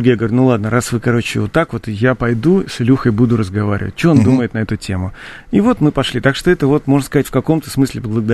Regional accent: Ivanovo, Ivanovo Oblast, Russia; я сам из Иваново

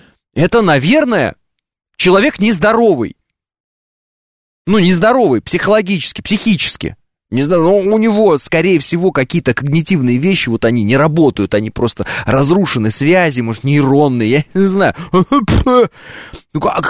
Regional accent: Russia; also born or lived in Kazakhstan; Родился в Казахстане, ну, то есть сразу чужой. Сразу. Ну, правильно? Все равно. Переехали в Россию, поверьте мне, в село. Чужой. Ты же из Казахстана, чужой.

